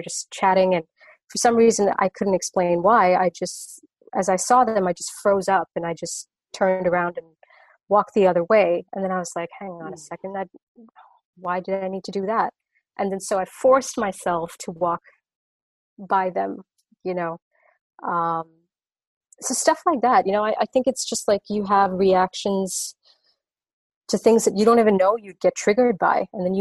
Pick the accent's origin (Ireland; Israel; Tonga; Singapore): Singapore; now in United States; I'm not from this country. I'm not American. I'm from Singapore. So it's been one and a half years here in the US.